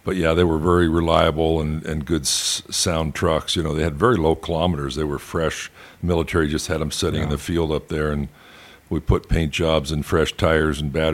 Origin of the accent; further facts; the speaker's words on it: New York, United States; born there; I was born in Western New York, south of Buffalo, New York, about 70 miles. It's far western New York.